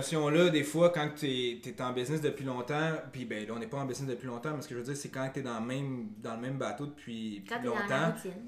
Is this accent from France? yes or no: no; Quebec, Canada; also born or lived in Montreal; parce que les deux, on vient du Nord puis on voulait retourner dans le Nord après nos études.